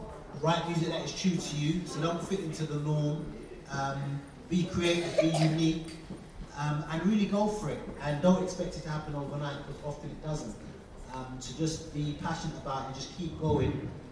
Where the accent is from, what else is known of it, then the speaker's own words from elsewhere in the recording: Croydon, London, United Kingdom; also born or lived in Battersea; My background was I was born around Battersea area, and at school age I was moved to Croydon. So I actually went to this school upstairs. So I went to Ashburton School.